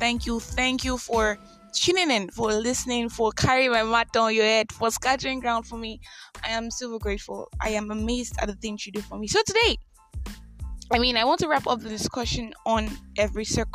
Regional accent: Nigeria; I am that Nigerian Christian alcoholic, because I mean, I'd say to people that I am Nigerian by birth.

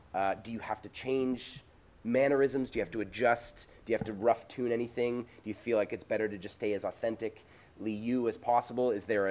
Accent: Canada; yeah, I'm Canadian.

